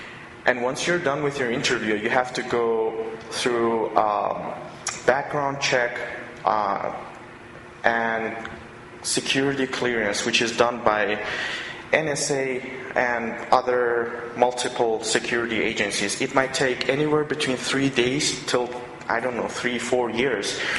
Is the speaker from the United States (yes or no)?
no; Iran; I'm from Iran